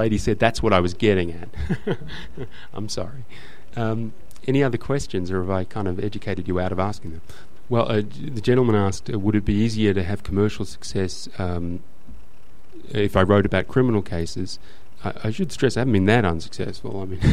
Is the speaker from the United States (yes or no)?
no; Australia; And it bothers me as an Australian that, you know, when people from outside Australia think of Australia, it's usually in stereotypes.